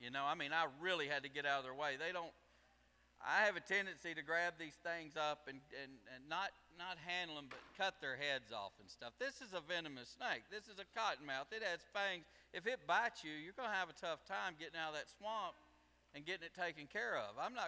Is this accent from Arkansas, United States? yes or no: yes; Arkansas, United States; I'm from Arkansas. I grew up duck hunting.